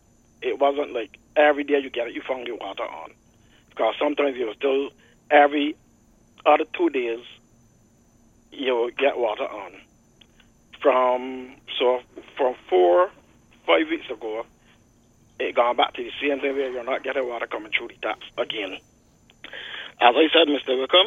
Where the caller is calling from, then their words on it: Sherbourne, Saint John, Barbados; I'm calling from Sherbourne in St. John.